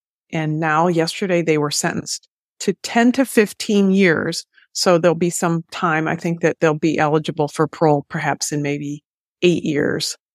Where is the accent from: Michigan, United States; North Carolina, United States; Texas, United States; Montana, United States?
Michigan, United States; Detroit; They're from outside of Detroit, which, you know, is my hometown.